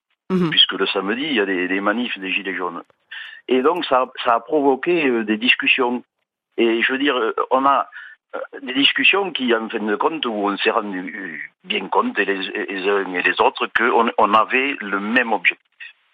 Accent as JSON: {"language": "French", "town": "Toulouse", "region": "Occitanie", "country": "France", "said": "Oui, donc moi je suis toulousain, j'étais à la manif tout à l'heure."}